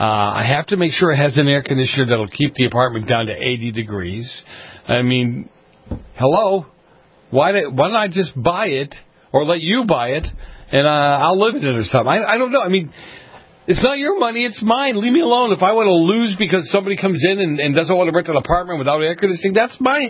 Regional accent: Boston, Massachusetts, United States; I grew up in Boston. We had them running all around the place.

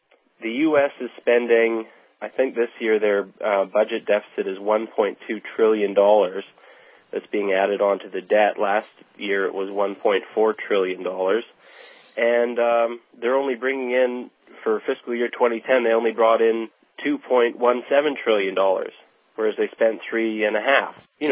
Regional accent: Canada; as I'm a Canadian

